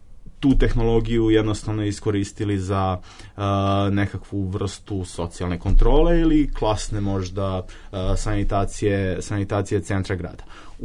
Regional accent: Obrenovac, City of Belgrade, Serbia; ako ste se sa periferije, a evo ja jesam, ja dolazim iz Obrenovca

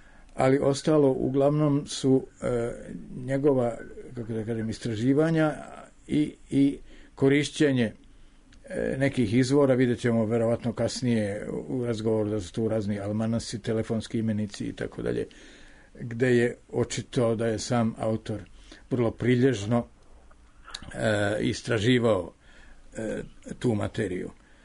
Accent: Sarajevo, Bosnia & Herzegovina; moved away as an adult; Ja sam rođen u Sarajevu 1933. godine i živeo skoro 30 godina tamo. Otišao sam 1961.

